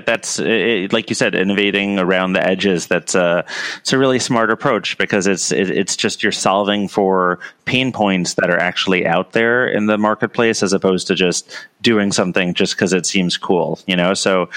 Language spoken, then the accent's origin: English; New York, United States; You know, as a New Yorker, yeah, it's funny.